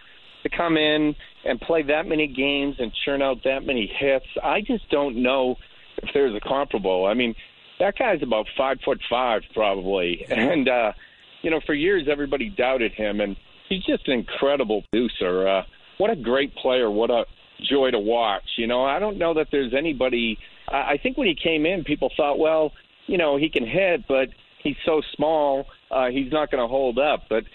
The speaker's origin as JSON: {"language": "English", "region": "New England", "country": "United States", "tie": "born or raised there", "said": "my brothers are Indians fans, and don't ask me how, because we grew up in New England"}